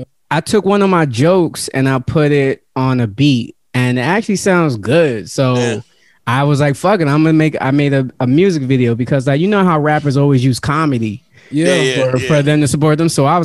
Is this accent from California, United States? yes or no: no; New York, United States; I was like, nigga, where I'm from? I'm from New York, bro.